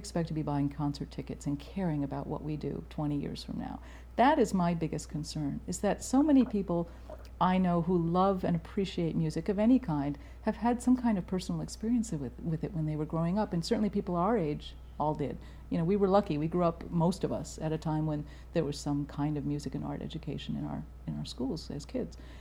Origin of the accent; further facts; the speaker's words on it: New York City, New York, United States; I had a phenomenal education because growing up in New York City, starting from the time I was 15